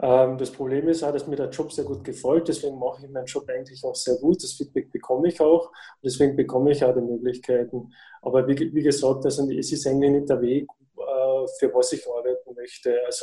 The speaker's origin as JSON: {"language": "German", "country": "Austria", "said": "ich komme aus Österreich."}